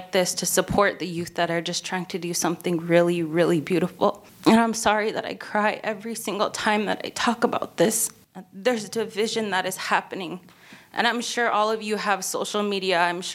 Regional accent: Standing Rock, North Dakota, United States; by the way. I'm from Standing Rock, and I grew up there all my life. I currently live there.

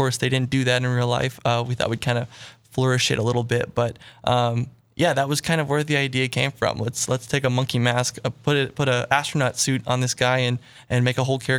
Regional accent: Mayville, North Dakota, United States; also born or lived in Minnesota; Well, I'm originally from Mayville, North Dakota. I went to high school there and grew up there. And then I went to Minnesota State University Moorhead for film school.

